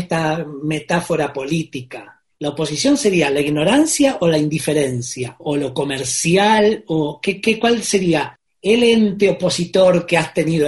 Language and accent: Spanish; Argentina; Si bien mi acento tapatío los hará confundir y pensarán que yo soy de Guadalajara, no lo soy, soy de Argentina.